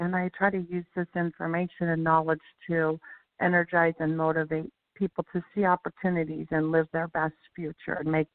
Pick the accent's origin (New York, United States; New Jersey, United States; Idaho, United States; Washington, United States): Washington, United States; I grew up in Washington State in the United States. It's not far from Seattle, where my hometown was.